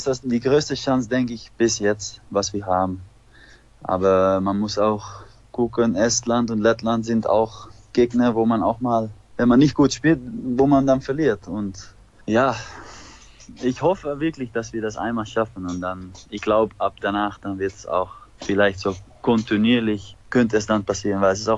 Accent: Aalsmeer, North Holland, Netherlands; German is a second language; Ja, da wo ich wohne, in Aalsmeer, da ist einer der größten Handballvereine

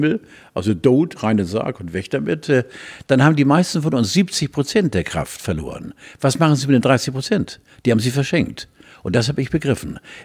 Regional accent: Hamburg, Germany; Ich wohnte in der Spaltingstraße bei uns in Hamburg, Ecke Ost-Weststraße hieß sie damals noch.

